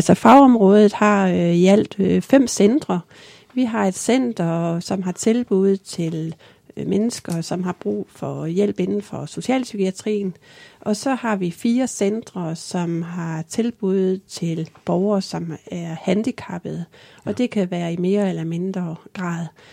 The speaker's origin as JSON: {"language": "Danish", "town": "Vejle", "region": "Region of Southern Denmark", "country": "Denmark", "tie": "born or raised there", "accent": "Vejle", "said": "jeg kommer egentlig fra østkysten af. Mm. Måske kan man høre, at jeg er vejlenser. Ja. Fordi det er sådan ærkevejlenser. Og jeg har altid boet i og omkring Vejle. Og det gør jeg også i dag."}